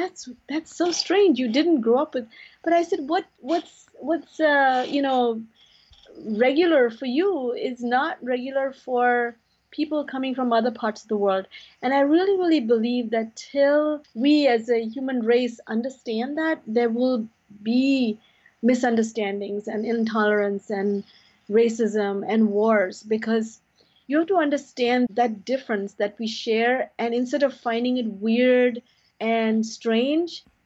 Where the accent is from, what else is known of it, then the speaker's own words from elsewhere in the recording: India; I come from India, and I was influenced by, the Indian mythology, Hindu, Muslim, whatever it is.